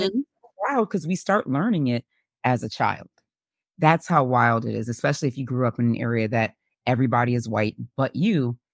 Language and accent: English; Syracuse, New York, United States; I'm from Syracuse and da da da.